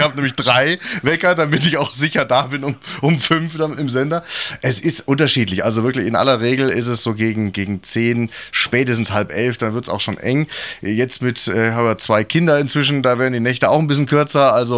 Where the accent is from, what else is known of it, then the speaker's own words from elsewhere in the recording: Bonn, North Rhine-Westphalia, Germany; Aber wir durften dann in Bonn bleiben. Also da war ich auch ganz froh drum. Und deswegen, ich fühle mich schon auch als Bonner, kann man sagen. Also seit ich sechs war, bin ich hier.